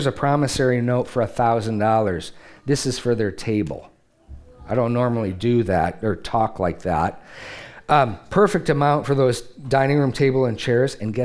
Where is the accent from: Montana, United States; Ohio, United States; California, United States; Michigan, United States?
Michigan, United States; Detroit; I have other words that I can't use because I'm from Detroit.